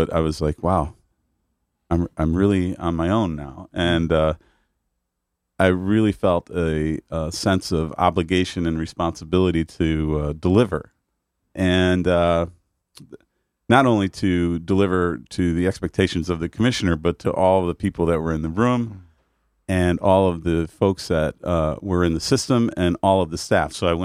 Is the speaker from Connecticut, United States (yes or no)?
yes; Waterbury, Connecticut, United States; also born or lived in Cheshire; I was born in Cheshire, but I primarily grew up in Waterbury.